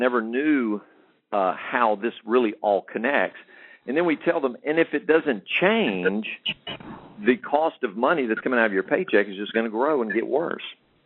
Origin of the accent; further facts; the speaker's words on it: Albany, Georgia, United States; a phenomenal gentleman out of Albany, Georgia, my hometown.